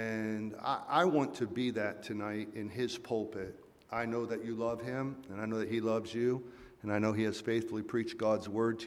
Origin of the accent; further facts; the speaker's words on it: Michigan, United States; I'm from northern Michigan. Both Beverly and I grew up near the Traverse City, Mackinac area.